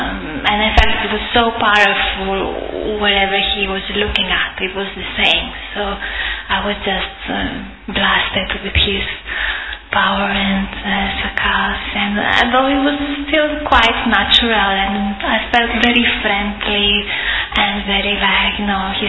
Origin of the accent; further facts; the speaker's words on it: Greece; I come from Greece.